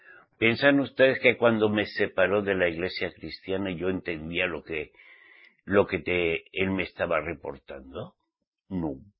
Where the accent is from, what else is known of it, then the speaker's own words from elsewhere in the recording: Spain; yo soy español, vasco navarro soy